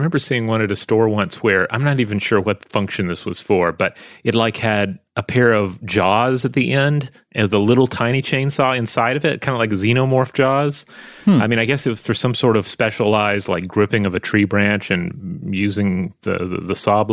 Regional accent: Tasmania, Australia; I grew up in Tasmania, where logging was a big thing

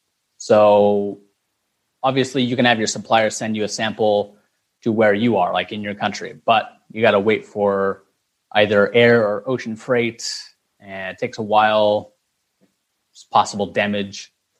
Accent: Boise, Idaho, United States; moved away as an adult; also born or lived in Beijing; now in Guangzhou, China; Yeah, so I'm from Idaho in the Boise area, so potato state, if anyone doesn't know what that is. But I came to China in, I believe it was 2012, about 9 years ago.

